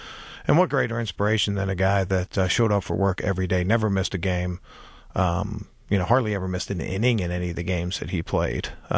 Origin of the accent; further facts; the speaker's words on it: Baltimore, Maryland, United States; I grew up in Baltimore, one of nine kids. My dad was a cop.